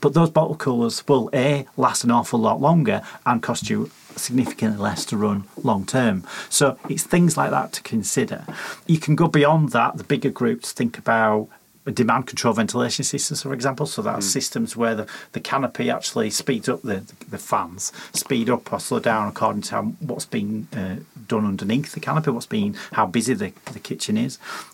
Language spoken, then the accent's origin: English; Leeds, Yorkshire and the Humber, United Kingdom; My hometown, Leeds.